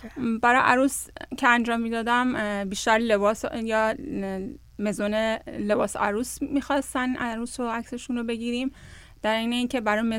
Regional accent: Iran; moved away; افتخار میکنم که یک ایرانی هستم و همیشه هم با افتخار اینجا گفتم که من یک ایرانی هستم، کشوری با تمدنی غنی.

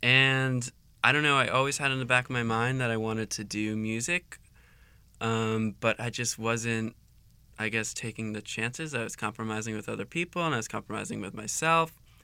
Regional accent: New Jersey, United States; I was born in New Jersey, yeah, and it's kind of like, it's like 15 miles away from Manhattan. So it's like just one of those commuter towns

